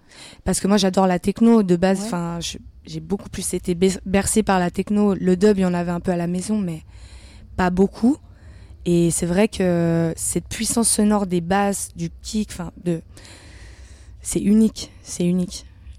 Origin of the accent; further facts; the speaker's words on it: Geneva, Switzerland; Oui, je viens de Genève, je suis née à Genève.